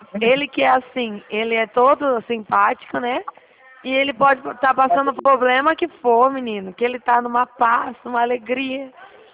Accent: Dracena, São Paulo, Brazil; Eu sou de Dracena, o senhor conhece aqui?

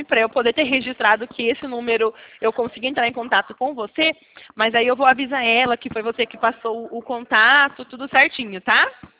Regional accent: São Paulo, Brazil; Eu sou de São Paulo, daqui de São

